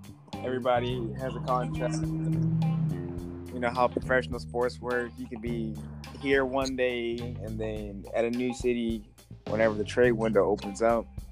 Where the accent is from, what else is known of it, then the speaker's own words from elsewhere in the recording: Baltimore, Maryland, United States; Nah, I'm from Baltimore.